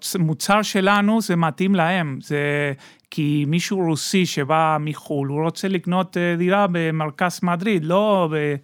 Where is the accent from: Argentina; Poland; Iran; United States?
Argentina; Hebrew is a second language; כי אני במקור מארגנטינה, כמו שומעים